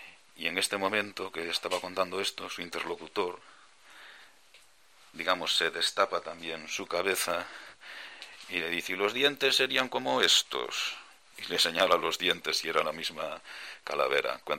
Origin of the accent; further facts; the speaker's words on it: Moaña, Galicia, Spain; lo que pasó en mi pueblo, en Moaña. En Moaña hay un cementerio